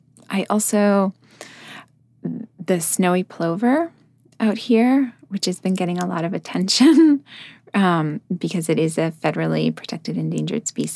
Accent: East Coast, United States; And I'm actually from the East Coast originally.

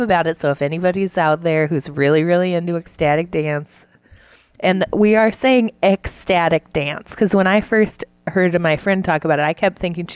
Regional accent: Ohio, United States; Growing up in Ohio, dance is like ballet.

